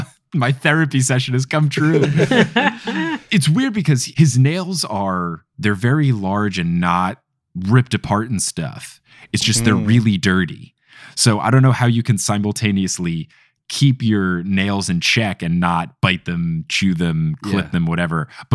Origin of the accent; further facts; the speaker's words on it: United States; Yeah, I am an American boy. I know that TERFs are bad.